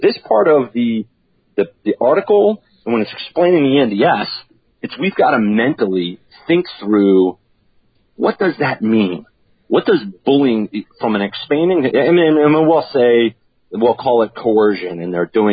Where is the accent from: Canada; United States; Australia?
United States; New York; this is, again, I'm from New York.